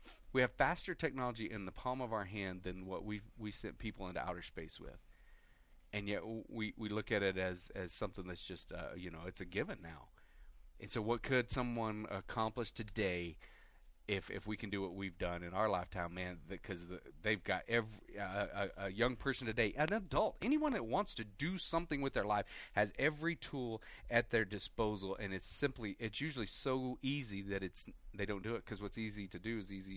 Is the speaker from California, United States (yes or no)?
no; Dora, New Mexico, United States; But growing up there, people would say, well, where did you grow up? And you know, you say Dora, New Mexico, nobody even knows where that is